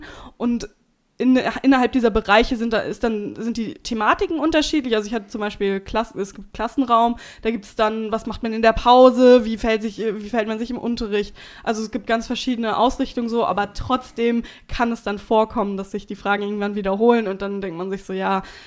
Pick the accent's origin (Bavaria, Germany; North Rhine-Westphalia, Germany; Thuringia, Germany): North Rhine-Westphalia, Germany; Ich komme aus Westfalen, was soll ich sagen?